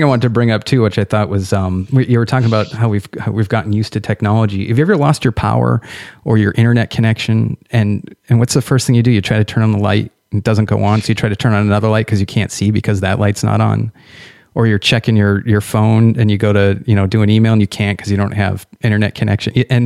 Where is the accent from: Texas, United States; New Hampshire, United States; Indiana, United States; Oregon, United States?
New Hampshire, United States; I grew up in New Hampshire, so yeah, I know those days.